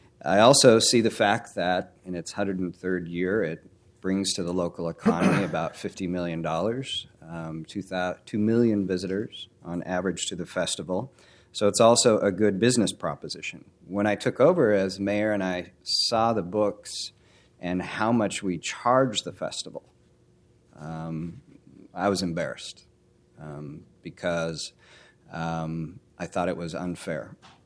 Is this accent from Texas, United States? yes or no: no; Newport, Oregon, United States; I grew up in Newport, Oregon, and we had the annual Lincoln County Fair.